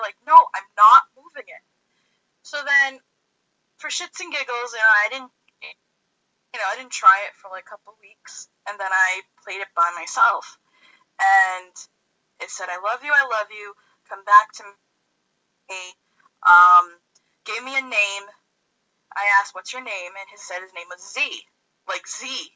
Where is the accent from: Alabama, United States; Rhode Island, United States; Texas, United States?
Rhode Island, United States; I'm from Rhode Island, so I looked up Rhode Island obituaries